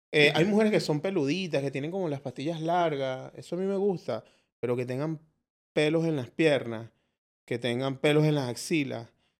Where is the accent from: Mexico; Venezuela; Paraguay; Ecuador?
Venezuela; te puedo regalar una arepa porque soy venezolano